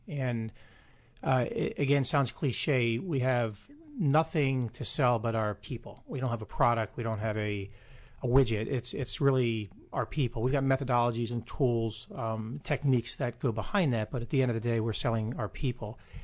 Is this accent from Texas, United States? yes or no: no; Bethesda, Maryland, United States; Grew up in Bethesda, Maryland.